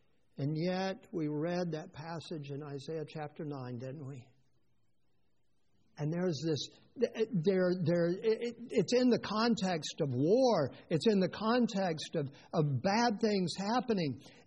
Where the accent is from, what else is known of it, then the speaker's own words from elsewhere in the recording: Tennessee, United States; I grew up in East Tennessee.